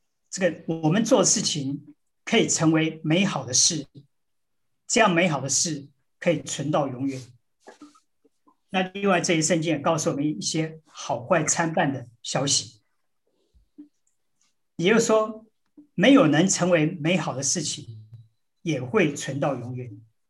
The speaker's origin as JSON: {"language": "Chinese", "country": "China", "said": "我们中国人也说不是不报，是时候未到"}